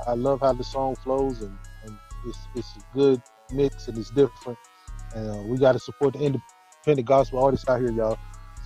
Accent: Mississippi, United States; I'm from Mississippi, so it ain't nothing but a hop and skip to get to Alabama.

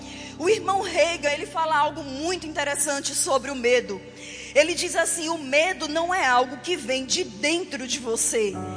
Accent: Pernambuco, Brazil; accent: Northeastern; moved away as an adult; now in Salvador, Brazil; você já percebeu aí pelo meu sotaque que eu sou lá do Nordeste. Eu sou pernambucana, mas há 18 anos eu estou na Bahia, eu moro em Salvador.

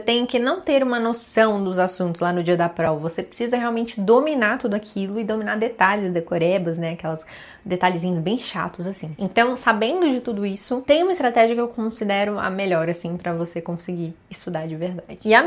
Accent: Minas Gerais, Brazil; ah, eu sou mineira, né, obviamente.

